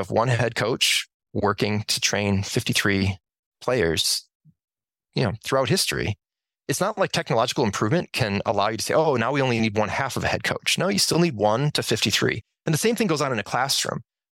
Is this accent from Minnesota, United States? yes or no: yes; Minnesota, United States; I know in my home state, this is true. The University of Minnesota is growing in enrollments